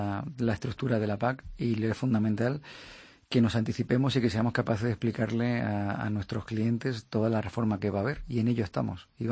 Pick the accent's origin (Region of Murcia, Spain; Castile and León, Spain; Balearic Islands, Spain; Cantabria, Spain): Region of Murcia, Spain; Abarán; also born or lived in Granada; Nací en Granada. Y he tenido la suerte de criarme, he pasado una parte de mi vida en un pueblecito, donde mi padre era pediatra, Abarán.